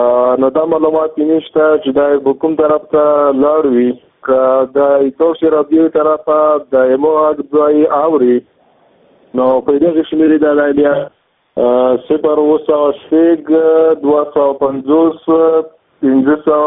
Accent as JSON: {"language": "Pashto", "region": "Khost", "country": "Afghanistan", "said": "د خوست ولایت."}